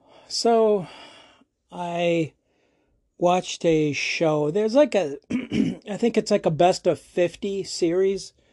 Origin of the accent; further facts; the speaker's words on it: Denver, Colorado, United States; I'm from Denver. My formative years were spent in Denver.